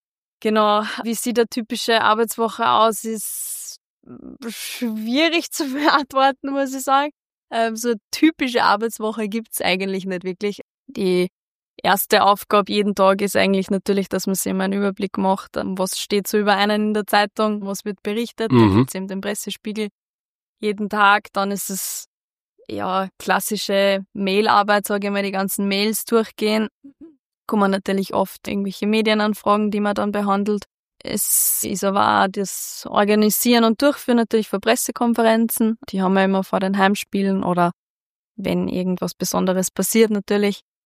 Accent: Freistadt, Upper Austria, Austria; now in Linz, Austria; ich bin aus Freistadt, das stimmt. Bin aktuell Pressesprecherin beim FC Blau-Weiß-Linz, wohne mittlerweile aber in Linz, bin 27 Jahre.

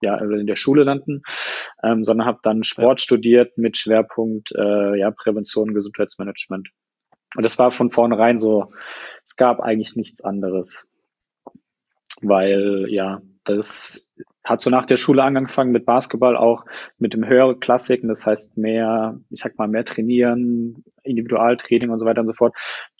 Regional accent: Heidelberg, Baden-Württemberg, Germany

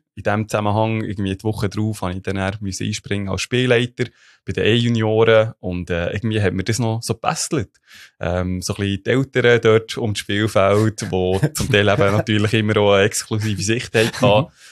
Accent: Ittigen, Bern, Switzerland; Ich bin geboren und aufgewachsen eben in Ittigen im Kanton Bern.

